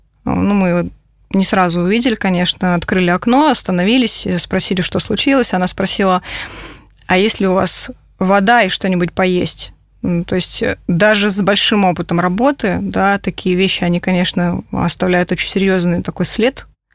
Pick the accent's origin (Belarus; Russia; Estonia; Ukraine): Russia; Russian North; now in Moscow, Russia; Ну, я не москвичка, я просто в Москве живу уже давно, а вообще я северянка, то есть я северный человек.